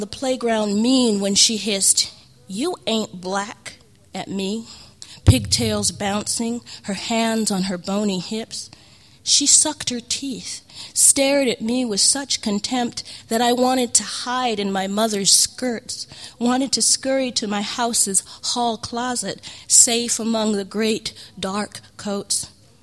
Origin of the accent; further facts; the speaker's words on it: Bronx, New York, United States; also born or lived in London, United Kingdom; I was born in London, but I grew up basically in the Bronx.